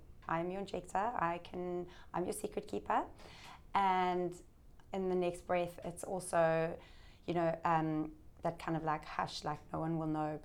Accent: South Africa; growing up in South Africa, you know, I grew up in the same area.

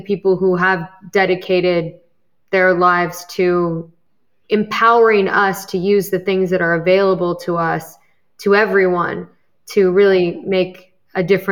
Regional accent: Midwest, United States; also born or lived in New York; I grew up in the Midwest, and then I went to college in New York.

